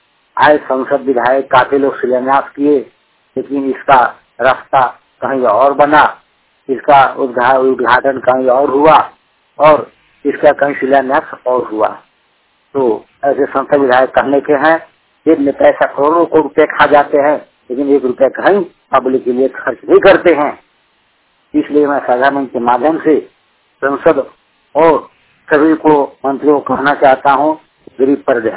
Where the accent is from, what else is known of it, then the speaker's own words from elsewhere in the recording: India; झारखंड के पुलामा डिस्ट्रिक्ट के तुबरा गांव का निवासी हूँ।